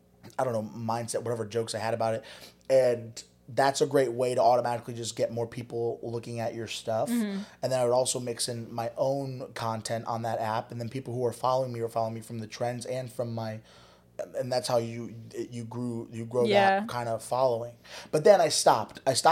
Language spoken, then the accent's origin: English; Shelton, Connecticut, United States; because I grew up in Shelton, which was very not liberal, I guess.